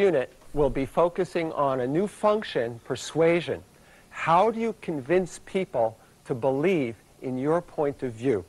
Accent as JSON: {"language": "English", "town": "New York City", "region": "New York", "country": "United States", "tie": "born or raised there", "said": "I grew up in New York City, and of course everyone was together."}